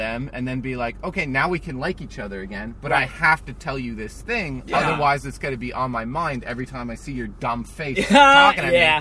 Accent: New Jersey, United States; I'm from the East Coast.

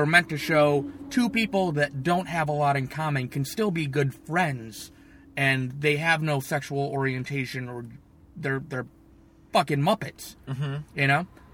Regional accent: Gowanda, New York, United States; I am originally from Buffalo. I'm from a small town an hour south of Buffalo, Gowanda, New York, which is even more obscure than Buffalo.

